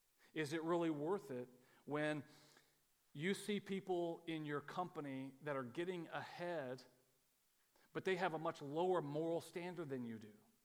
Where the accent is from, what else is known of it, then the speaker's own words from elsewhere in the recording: Texas, United States; I think that being able to finally say, I'm from Texas, it's not my home